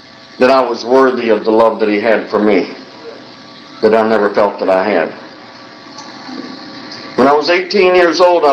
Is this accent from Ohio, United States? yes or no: no; Baltimore, Maryland, United States; You don't understand where I grew up. I grew up on the other side of the tracks. I grew up in South Baltimore.